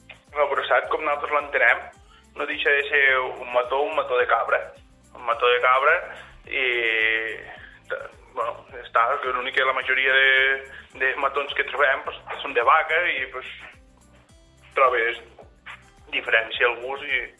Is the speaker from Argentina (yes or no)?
no; Vandellòs, Catalonia, Spain; jo sóc del poble, sóc de casa, sóc de Vandellòs